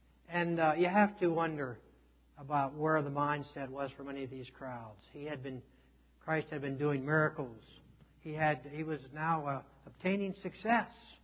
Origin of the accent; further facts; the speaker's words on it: Frostburg, Maryland, United States; in Frostburg, Maryland, my hometown.